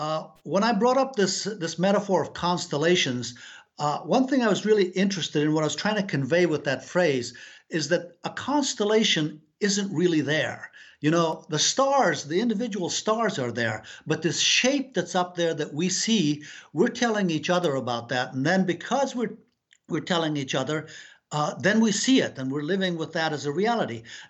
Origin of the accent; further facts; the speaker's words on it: Afghanistan; Yes, I'm from Afghanistan. And, you know, I'm from Afghanistan, but I have a particular perch on that fact, because my mother was the first American woman to marry an Afghan and live in Afghanistan